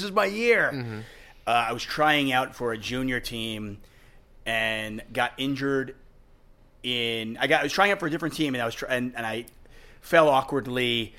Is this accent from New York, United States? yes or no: yes; Queens, New York, United States; born there; Like, I was born in Queens. I lived in upstate for a little bit.